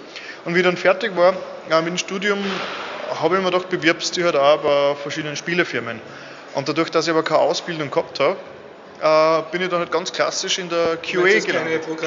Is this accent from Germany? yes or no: no; Lower Austria, Austria; Nein, ich bin aus Niederösterreich.